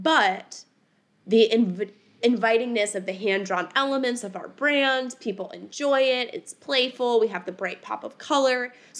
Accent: Ohio, United States; And growing up in Ohio, I simply just wrote down all of the euphemisms that I knew for menstruation.

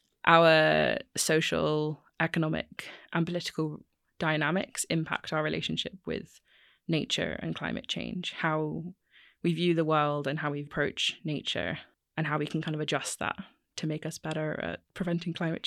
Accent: Bristol, South West England, United Kingdom; now in London, United Kingdom; So I've lived in London for 7 years, but I'm from Bristol in the West Country.

